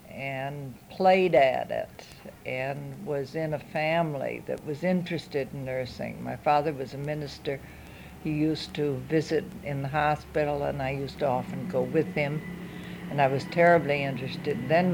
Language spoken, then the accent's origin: English; Stevens Point, Wisconsin, United States; born there; I was born in Stevens Point, Wisconsin, November 30th, 1907.